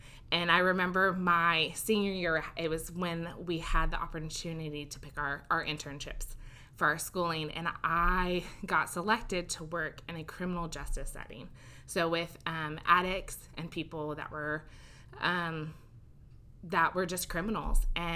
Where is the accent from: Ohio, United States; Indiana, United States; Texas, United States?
Indiana, United States; I grew up in Indiana, in a wonderful family, two parents and an older brother, and grew up watching my parents do ministry.